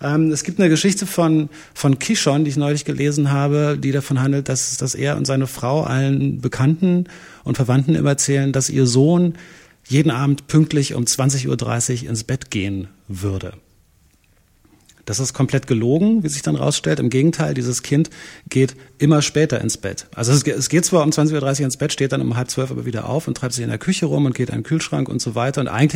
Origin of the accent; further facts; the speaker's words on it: Berlin, Germany; Und ich bin ja Berliner, da kann man das nicht so ab.